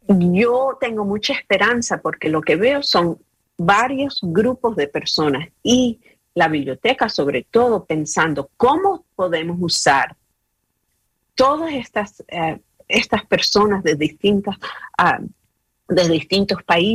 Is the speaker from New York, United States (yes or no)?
yes; Flushing, New York, United States; also born or lived in Virginia; yo crecí en Flushing, Queens, cerca de City Field, a donde juegan los Mets. Bueno, yo nací en Virginia cuando mis padres llegaron